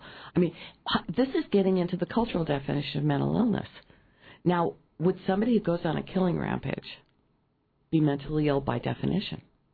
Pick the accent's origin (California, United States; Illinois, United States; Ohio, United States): Illinois, United States; Chicago; accent: South Side of Chicago; I'm from the South Side of Chicago, so I say NAMI. That's my accent.